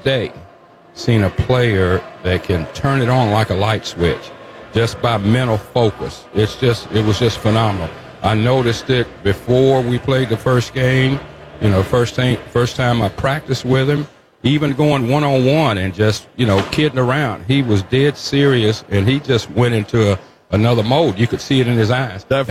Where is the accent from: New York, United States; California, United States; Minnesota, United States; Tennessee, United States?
Tennessee, United States; I am truly honored, and what could be better than being in my hometown, my Vols, you know, my family's here.